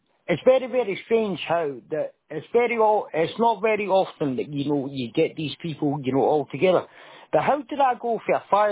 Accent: Scotland, United Kingdom; I'm still a Scottish kid, and you moved us at that time.

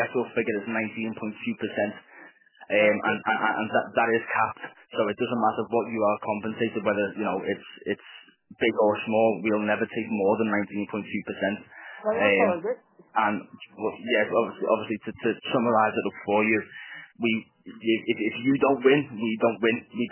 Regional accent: Liverpool, North West England, United Kingdom; I know I'm calling off in Manchester, but I'm from Liverpool myself.

